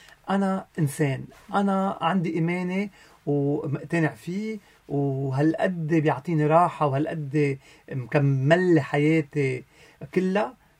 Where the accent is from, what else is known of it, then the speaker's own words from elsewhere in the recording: Lebanon; نحن لبناني